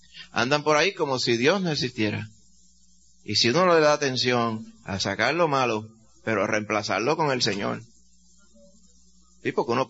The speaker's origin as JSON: {"language": "Spanish", "country": "Dominican Republic", "tie": "born or raised there"}